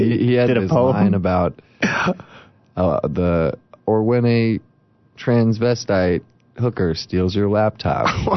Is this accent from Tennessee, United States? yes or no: no; California, United States; And then I decided, since I'm from Southern California, my grandma lives in L.A.